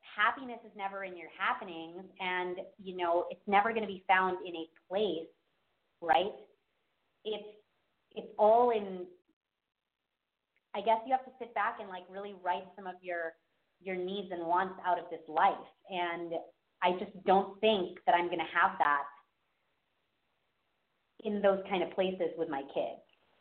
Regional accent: Philippines; I'm from the Philippines, so that food is more, like, the kind of food that I want, you know?

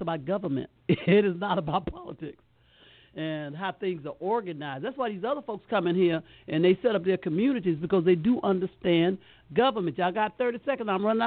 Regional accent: Montgomery, Alabama, United States; I come from Montgomery, So I know it was three

